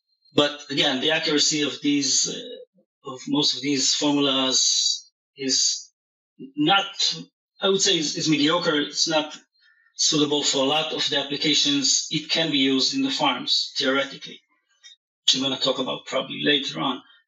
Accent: Israel; I grew up in Israel here in a kibbutz.

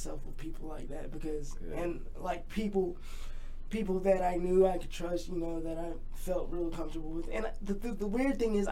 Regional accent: Alaska, United States; also born or lived in Seattle, United States; Originally, I'm not originally from here, by the way.

